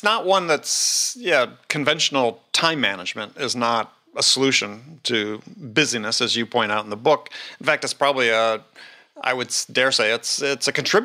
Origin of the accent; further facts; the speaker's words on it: Wisconsin, United States; I almost ended up growing up in Knoxville instead of Wisconsin.